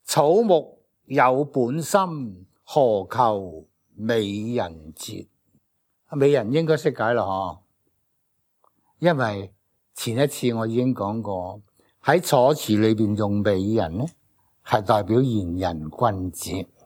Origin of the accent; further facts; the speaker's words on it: Guangdong, China; 系我哋广东人嘅诗，因为喺唐嘅诗人之中，广东人咧系比较少嘅